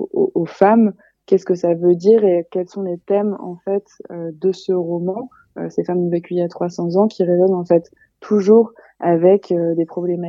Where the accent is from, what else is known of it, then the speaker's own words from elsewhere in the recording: France; puisque en tant que Française, cet État américain m'intéressait tout particulièrement.